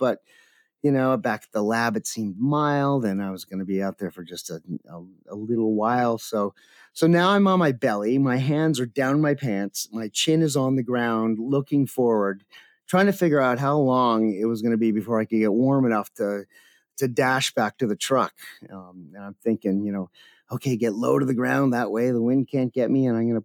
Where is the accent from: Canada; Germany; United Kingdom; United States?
Canada; I'm Canadian after all.